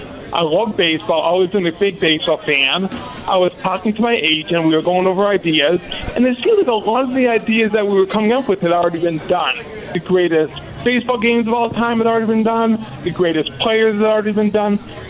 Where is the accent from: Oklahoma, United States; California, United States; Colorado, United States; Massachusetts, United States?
Massachusetts, United States; now in New Jersey, United States; I grew up in Massachusetts. I have a lot of friends in Massachusetts still. I live in New Jersey now, but a lot of friends in Massachusetts.